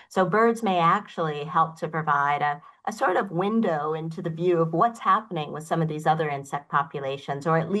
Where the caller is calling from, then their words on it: Ithaca, New York, United States; Fortunately, I'm calling in from Ithaca, New York today